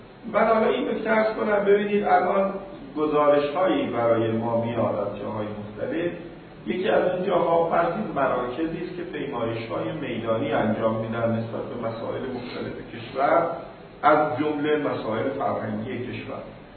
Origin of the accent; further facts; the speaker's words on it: Tehran, Tehran Province, Iran; حالا ما تهرانی هستیم و تهران رفت آمد میکنیم